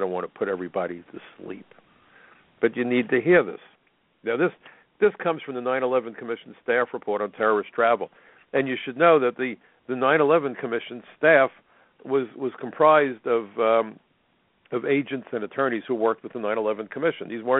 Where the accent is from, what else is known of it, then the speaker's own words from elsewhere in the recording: New York, United States; As a New Yorker, I love diversity.